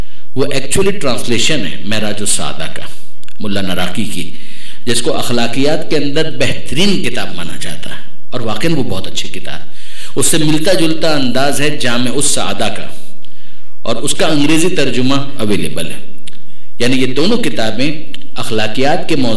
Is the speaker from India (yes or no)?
no; Karachi, Sindh, Pakistan; وہ محلہ یاد آ گیا کہ جو مجھے بہت زیادہ عزیز بھی ہے، آج بھی عزیز ہے، البتہ گینگ وار کے بعد وہ بالکل تباہ ہو گیا۔ آپ میں سے جو کراچی کے ہیں وہ جانتے ہوں گے، کھارا در۔